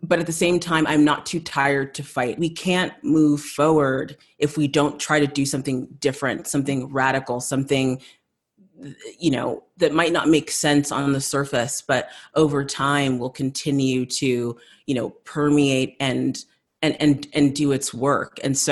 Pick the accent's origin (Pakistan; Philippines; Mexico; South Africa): South Africa; growing up in South Africa, kind of moving there shortly after apartheid, this idea of truth and reconciliation